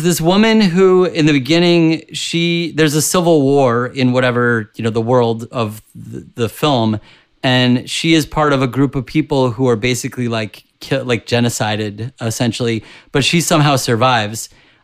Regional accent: New York, United States; And I grew up on Long Island, so, you know, a half hour away from where it all went down.

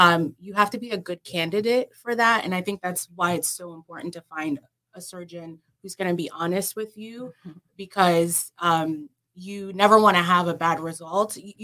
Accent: Nigeria; But I'm Nigerian, lived in Nigeria for a little bit. I still have a lot of family there.

